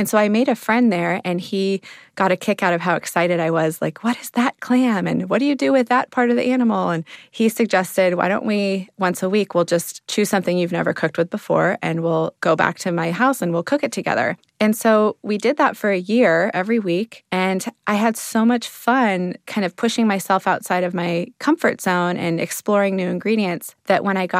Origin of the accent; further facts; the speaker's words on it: California, United States; moved away as an adult; now in Berkeley, United States; I'm from Sonoma County, which is about an hour north of Berkeley. And I moved here in 2002 to attend college at UC Berkeley.